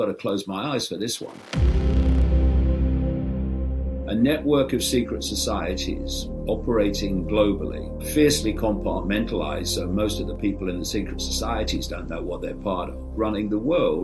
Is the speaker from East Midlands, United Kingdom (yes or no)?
yes; Leicester, East Midlands, United Kingdom; born there; I was born in Leicester in the East Midlands, not far from where you are.